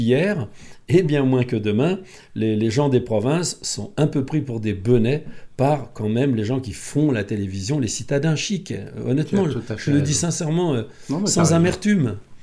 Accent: Montmirail, Grand Est, France; Quand j'étais jeune, j'étais à Montmirail dans la Marne, donc j'étais dehors tout le temps, moi.

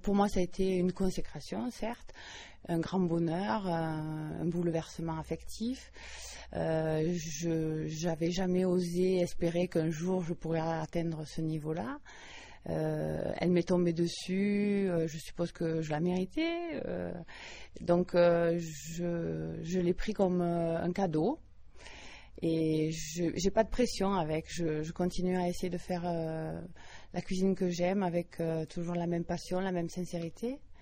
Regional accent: Occitanie, France; born there; Je suis née dans les Corbières et j'ai élu domicile dans les Cévennes, qui est le pays de mon mari.

